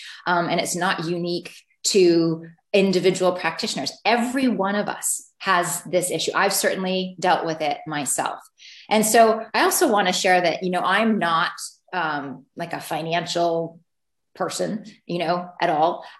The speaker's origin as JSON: {"language": "English", "country": "Canada", "said": "and I'm Canadian, so I know"}